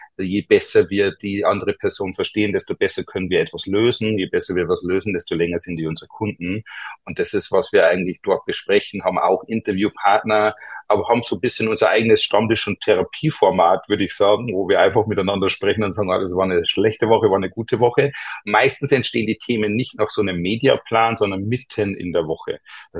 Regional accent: Passau, Bavaria, Germany; Unschwer zu hören, komme ich nicht aus Hannover oder Hamburg, sondern eher aus dem Süden Deutschlands, aus Niederbayern, aus Passau, dann relativ nah nach Österreich. Deswegen hört man auch diesen Einschlag, kann man zu Fuß rübergehen nach Österreich.

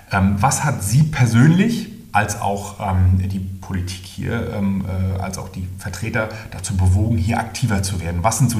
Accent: Stralsund, Mecklenburg-Vorpommern, Germany; Ich bin gerade aus meiner Heimatstadt, Hansestadt Stralsund, gekommen

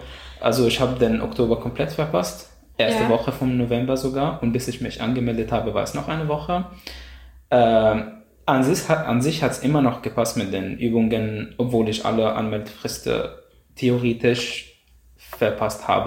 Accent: Egypt; German is a second language; moved away as an adult; now in Austria; ich komme aus Ägypten.

